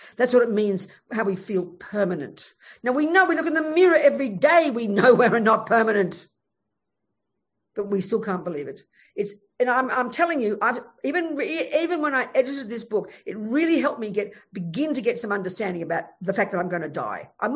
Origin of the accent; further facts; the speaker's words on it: Australia; Well, I'm Australian. I mean, I'm a Brit as well. I've got a passport. And, you know, my daddy was English and I feel like I'm a POM. But I'm still Australian.